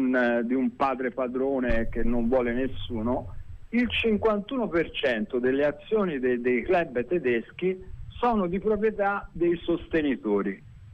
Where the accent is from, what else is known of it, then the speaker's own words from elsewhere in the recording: Florence, Tuscany, Italy; io sono un fiorentino inguaribile